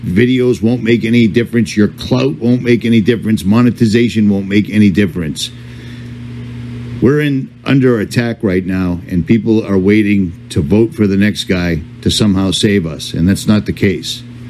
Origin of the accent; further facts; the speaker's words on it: United States; As an American, as a white, straight, God-fearing man who is also a veteran, and comes from a long line of veterans.